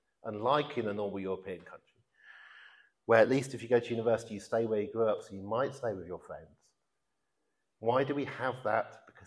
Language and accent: English; Oxford, South East England, United Kingdom; Which is why the two MPs in my life, in my hometown, Andrew Smith and Annalise Dodds, who are both nice enough people, St. John's College, Oxford students, Oxford East MP